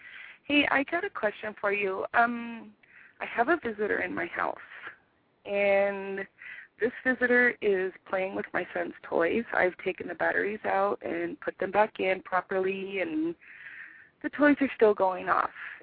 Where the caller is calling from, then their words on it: Joshua Tree, California, United States; I'm from Joshua Tree, California.